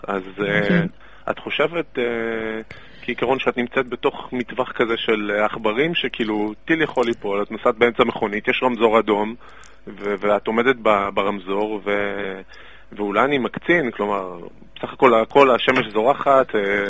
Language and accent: Hebrew; Ashkelon, Southern District, Israel; כן, אני מאשקלון.